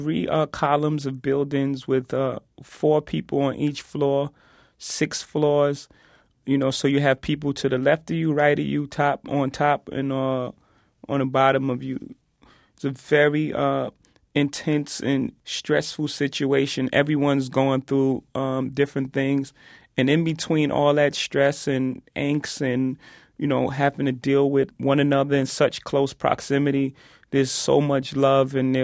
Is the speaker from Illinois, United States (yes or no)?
no; Brooklyn, New York, United States; Well, I grew up in Marcy Projects in Brooklyn, and my mom and pop had an extensive record collection.